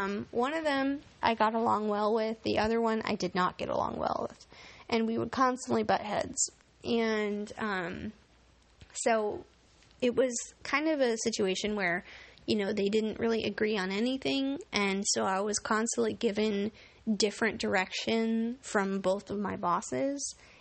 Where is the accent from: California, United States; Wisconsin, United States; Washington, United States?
Washington, United States; Seattle; And he already thought I was a stoner because I was from Seattle and, like, you know, a comedian